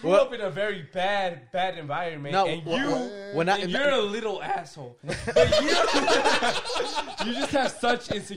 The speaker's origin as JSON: {"language": "English", "region": "Florida", "country": "United States", "tie": "born or raised there", "said": "And to me, it was never really a slur. I grew up in Florida."}